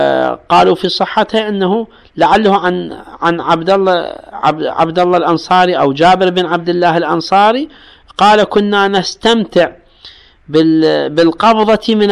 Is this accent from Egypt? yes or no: no; Iraq; بينما عندنا بالعراق.